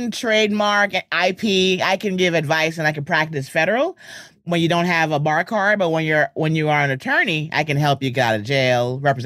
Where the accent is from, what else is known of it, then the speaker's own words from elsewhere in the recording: Bronx, New York, United States; also born or lived in Los Angeles; Everyone here is from Jamaica, and I was born and raised in the Bronx. I live in the Bronx. I moved back out of LA after being there 20 years, so I'm back home